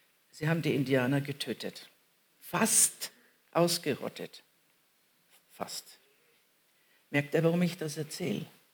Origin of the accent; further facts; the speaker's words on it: Munich, Bavaria, Germany; Jetzt will ich es einfügen, einfach als Münchner